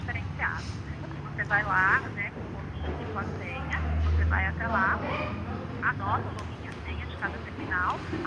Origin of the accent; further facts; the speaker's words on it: São Paulo, Brazil; now in Londrina, Brazil; Eu estou em Londrina, mas eu sou de São Paulo.